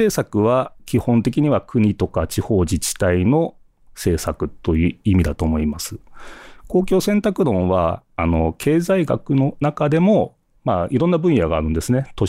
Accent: Gunma, Japan; moved away as an adult; 出身は群馬県なので、はい、高崎も時々来て街中を歩っていたこともあったと思います。

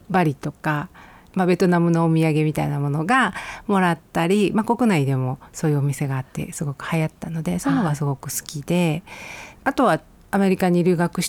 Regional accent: Tokushima, Japan; moved away as an adult; also born or lived in Tokyo; 私は徳島県で生まれて、はい、高校卒業まで徳島でいまして、それから大学進学のために東京に出て

